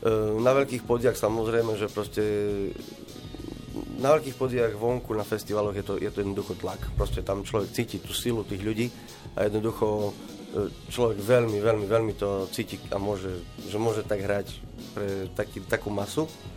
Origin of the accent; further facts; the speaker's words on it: Prešov, Prešov Region, Slovakia; už som doma tu, z Spišskej Rado sme doma v Prešove